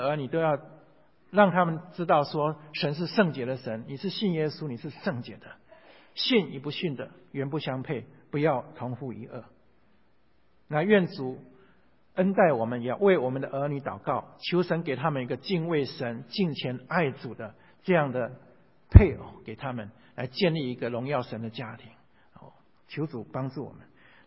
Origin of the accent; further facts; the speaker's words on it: China; 那讲到这里呢，我们中国人常常讲，君子动口不动手，对不对？